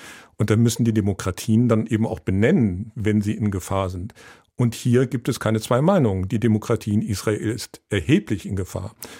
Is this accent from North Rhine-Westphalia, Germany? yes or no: no; Hamburg, Germany; Und weil ich aus Hamburg komme, kenne ich ihn auch noch als Hamburger Bürgermeister.